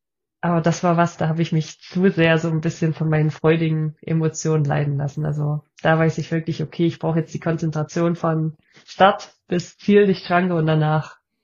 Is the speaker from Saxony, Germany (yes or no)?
yes; Annaberg-Buchholz, Saxony, Germany; born there; Ich komme gebürtig aus Annaberg-Buchholz, das ist in der Nähe von Oberwiesenthal.